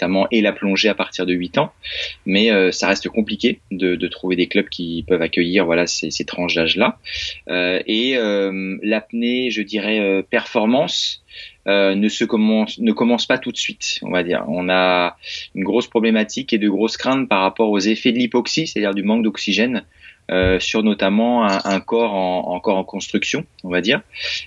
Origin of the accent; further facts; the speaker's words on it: Centre-Val de Loire, France; Donc, je suis originaire de Touraine et j'ai fait mes quatre premières années de fac de sport à Poitiers, donc pas très loin de Tours.